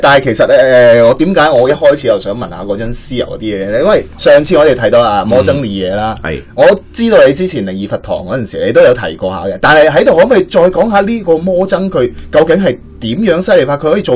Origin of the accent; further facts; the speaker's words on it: China; 系唔系好似我哋中国人即系讲话哦？